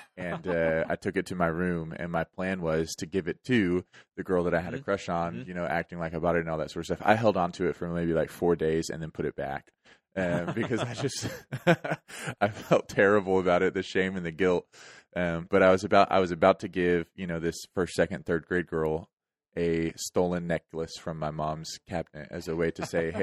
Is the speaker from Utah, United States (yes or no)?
no; Georgia, United States; one day closer to me being able to eat a Whataburger in my hometown of Georgia.